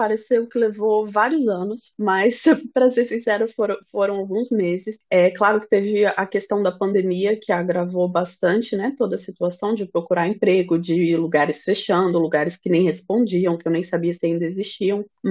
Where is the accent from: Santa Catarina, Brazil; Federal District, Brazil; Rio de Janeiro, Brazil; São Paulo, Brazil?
Federal District, Brazil; Brasília; sou formada em engenharia de computação, sou de Brasília, estudei na UNB